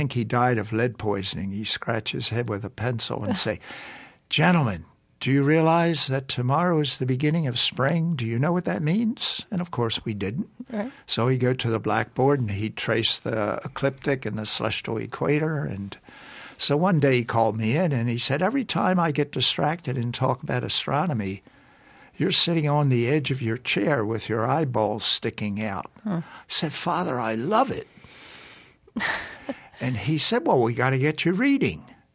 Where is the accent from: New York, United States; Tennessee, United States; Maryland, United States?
Maryland, United States; Baltimore; I grew up in Baltimore, Maryland, went to a Jesuit high school.